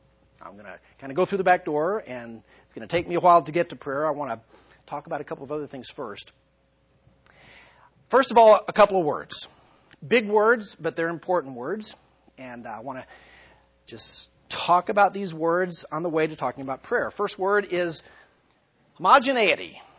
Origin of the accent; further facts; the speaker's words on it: United States; They know I'm American, so they didn't kiss me